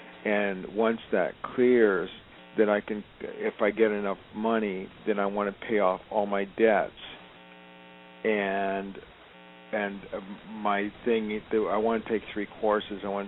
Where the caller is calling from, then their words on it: Los Angeles, California, United States; Oh, I'm sorry. I'm calling from Los Angeles.